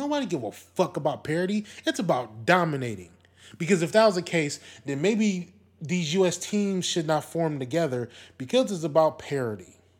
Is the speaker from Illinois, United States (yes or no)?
no; Milwaukee, Wisconsin, United States; I'm from Milwaukee.